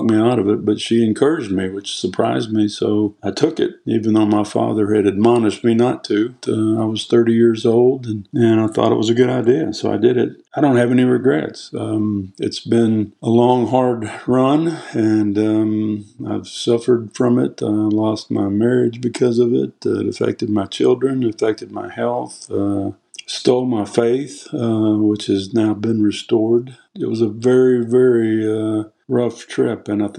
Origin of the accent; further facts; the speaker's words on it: Chicago, Illinois, United States; born there; I was born in Chicago, wanted to be a lawyer my entire life.